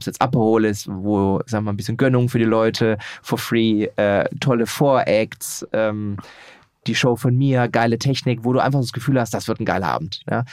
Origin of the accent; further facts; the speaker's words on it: Heilbronn, Baden-Württemberg, Germany; War ich in meiner Heimatstadt in Heilbronn